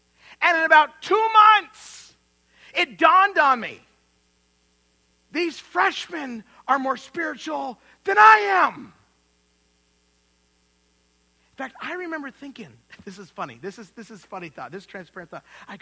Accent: Idaho, United States; we'd eat roast beef and mashed potatoes because we're from Idaho.

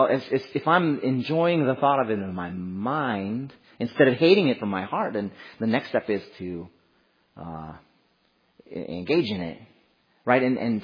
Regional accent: United States; they would turn on the TV to MTV because we're from America.

